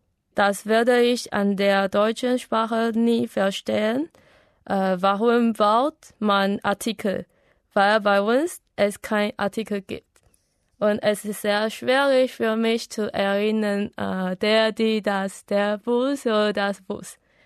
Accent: Taiwan; German is a second language; Ich komme aus Taiwan. Ich bin eine Studentin.

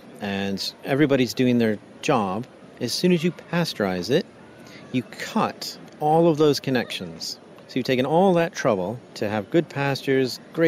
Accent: United States; now in Netherlands; I started cheesemaking as an American living in Holland, making Greek cheese for a Turk.

